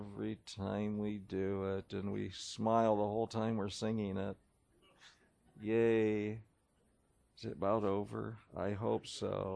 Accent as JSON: {"language": "English", "country": "United States", "said": "We should use our liberties as an American for good, and certainly as a Christian."}